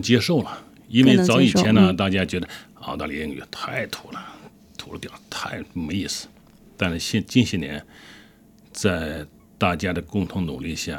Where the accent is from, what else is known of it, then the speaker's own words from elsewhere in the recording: China; 对我们中国人来说，对华人来说